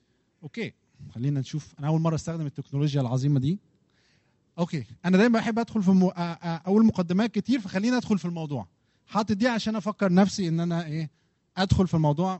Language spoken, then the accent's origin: Arabic; Egypt; moved away; أنا أساساً صيدلي من مصر